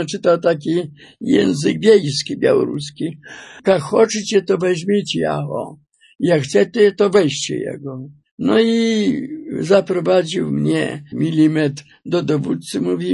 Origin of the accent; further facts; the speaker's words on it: Warsaw, Masovian Voivodeship, Poland; bo przyjechaliśmy z Warszawy, bo rodzice pochodzili z Wileńszczyzny, ale wyjechali do Warszawy w poszukiwaniu pracy.